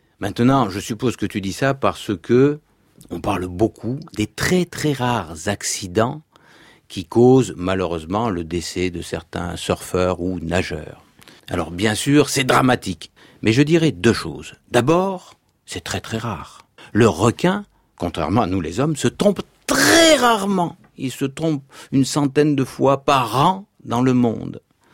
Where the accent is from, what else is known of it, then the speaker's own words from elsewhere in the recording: France; Chez nous en France